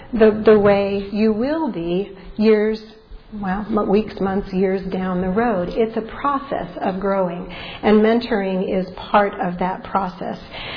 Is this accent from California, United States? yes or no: yes; California, United States; also born or lived in Florida / Virginia; I grew up in a Navy family. We moved around a lot. I was born in Florida. We moved to California. I mostly grew up there. We moved to Virginia, and I went to high school and college in Virginia